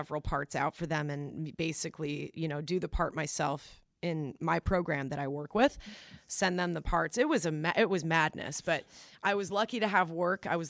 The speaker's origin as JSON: {"language": "English", "region": "Colorado", "country": "United States", "tie": "born or raised there", "said": "So I grew up actually in Colorado, and I was playing a lot when I was a teen in the Denver scene back in the late 90s."}